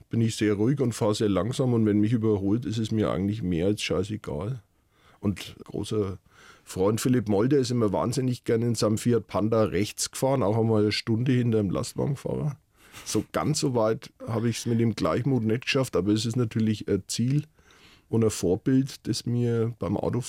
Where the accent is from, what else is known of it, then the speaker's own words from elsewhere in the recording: Bavaria, Germany; Also das ist schon eine fränkische Prägung in dem Landstrich, wo ich groß geworden bin.